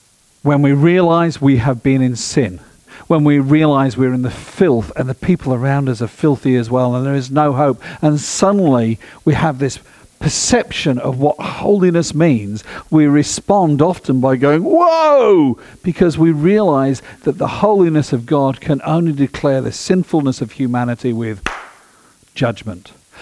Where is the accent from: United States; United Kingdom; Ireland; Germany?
United Kingdom; I sit with stress looking at Brexit and what's going on with my home country.